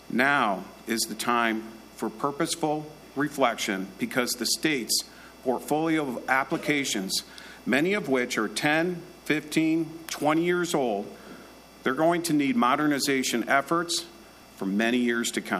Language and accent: English; Massachusetts, United States; I was raised in Massachusetts in a family of tradespeople and small business owners.